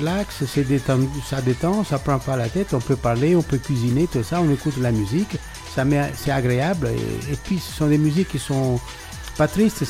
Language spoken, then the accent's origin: French; Italy; now in France; Mais avant d'arriver en France, parce que je viens d'Italie, j'avais toujours de la musique dans la tête.